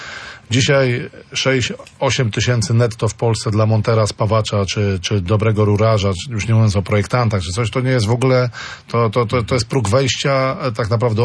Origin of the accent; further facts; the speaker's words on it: Gdynia, Pomeranian Voivodeship, Poland; miasto Gdynia, cudowne miasto Gdynia, moje rodzinne miasto